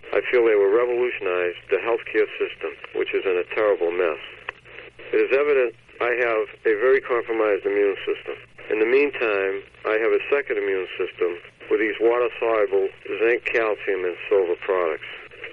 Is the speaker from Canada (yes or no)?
no; Plymouth, Massachusetts, United States; I'm from Plymouth, Massachusetts. I'm 48 years old.